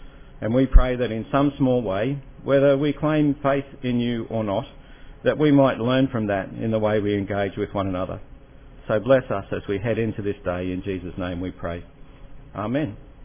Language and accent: English; Parramatta, New South Wales, Australia; also born or lived in Brisbane; I grew up in Parramatta, I lived in Brisbane, and then now I've been down here about 7 years.